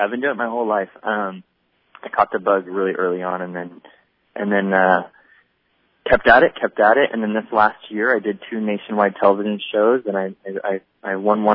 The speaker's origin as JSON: {"language": "English", "town": "Seattle", "region": "Washington", "country": "United States", "tie": "born or raised there", "lives_now": "Hollywood, United States", "said": "I was brought up in Seattle. I live in Hollywood now. I was brought up in Seattle"}